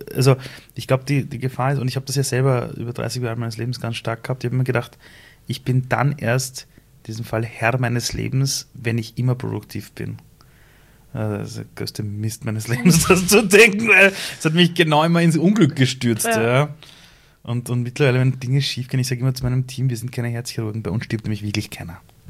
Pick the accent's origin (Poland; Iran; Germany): Iran; ich bin 12 Jahre älter als du, ja. Ich sage das immer so Spaß, aber in meinem Heimatland Iran könnte ich dein Vater sein